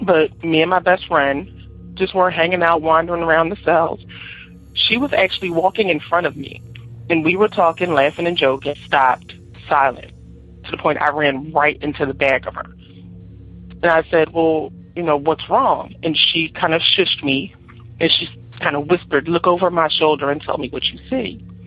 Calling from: Philadelphia, Pennsylvania, United States; I'm from Philadelphia, Pennsylvania.

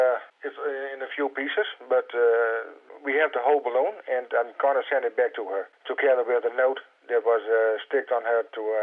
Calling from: Altaveer, Netherlands; I'm calling from Altaveer in Holland.

